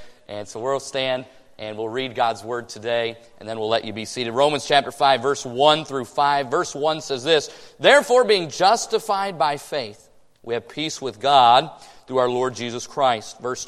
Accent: Michigan, United States; And I grew up in Michigan, so when he says Michigan, I say amen.

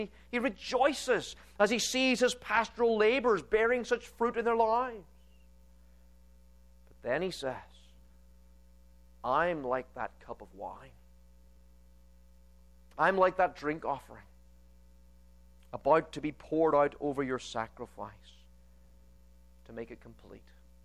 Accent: Northern Ireland, United Kingdom; whenever I get a chance to meet someone from Northern Ireland over here, there's an immediate bond. My accent comes back very quickly, and I speak like I do at home.

